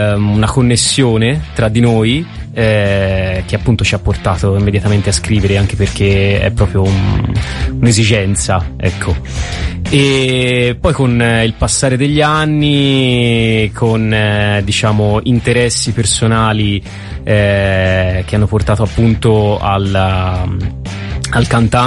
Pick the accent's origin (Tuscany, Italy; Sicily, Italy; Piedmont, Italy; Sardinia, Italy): Tuscany, Italy; Prato; Sì, noi siamo di Prato.